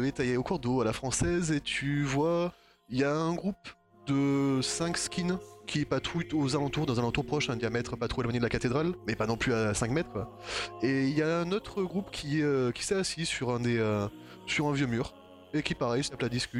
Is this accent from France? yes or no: yes; France; on n'a pas besoin de brider, nous, on est français, on est les meilleurs, hein.